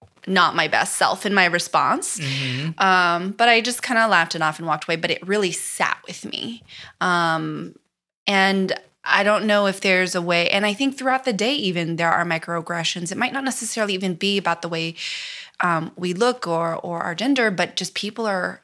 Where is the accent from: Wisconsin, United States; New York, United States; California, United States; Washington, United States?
California, United States; born there; I was like, because I was born in California.